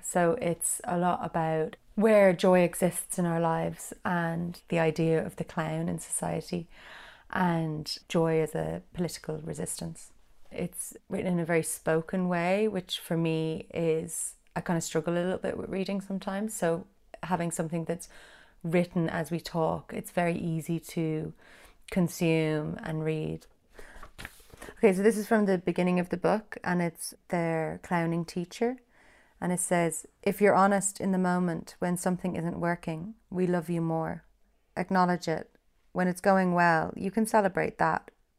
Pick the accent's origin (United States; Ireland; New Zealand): Ireland; I'm an Irish artist.